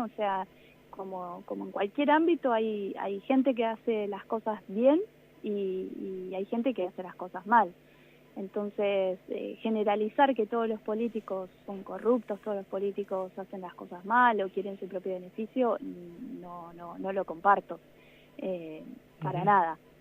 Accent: Macachín, La Pampa, Argentina; Soy de Macachín, sí.

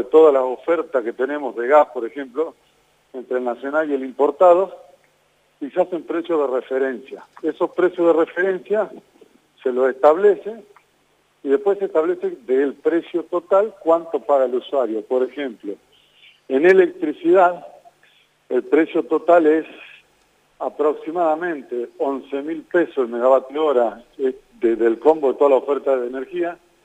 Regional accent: Tucumán, Argentina; Yo soy de Tucumán, y Tucumán también es una provincia chica y concentrada

